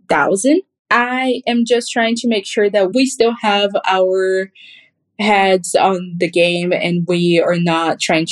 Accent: Rio de Janeiro, Brazil; English is a second language; I'm from Rio, so Indiana was the smallest place that I had lived in.

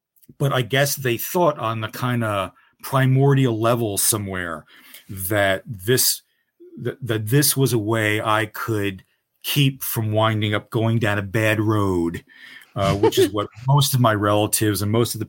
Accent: Newark, New Jersey, United States; also born or lived in Kearny; I grew up in the Ironbound section of Newark, New Jersey, and then Kearney across the river, you know, very urban

